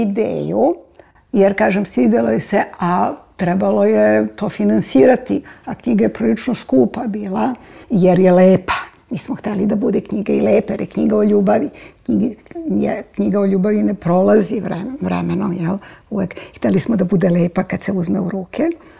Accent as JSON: {"language": "Serbian", "country": "Serbia", "said": "u svakoj ćeliji svog bića, ja sam Srpkinja"}